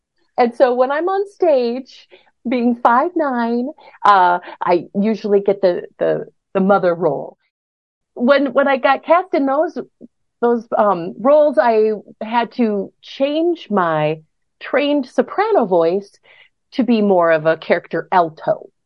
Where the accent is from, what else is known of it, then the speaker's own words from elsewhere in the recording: Brooklyn Center, Minnesota, United States; Well, I grew up in Brooklyn Center, and my mom and dad are both very musical.